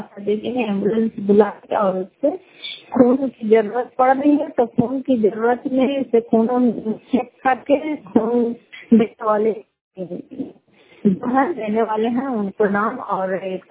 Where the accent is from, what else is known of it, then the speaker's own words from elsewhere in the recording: Fatehpur, Bihar, India; घर फतेहपुर पंचायत मकरौता जिला नालंदा करारपसरा ब्लॉक की निवासी हूँ।